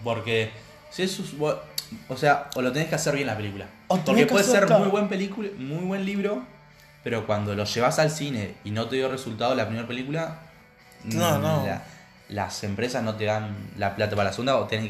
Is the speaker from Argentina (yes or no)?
yes; Argentina; Se roba por lo menos para los que somos de Argentina, se roba la película.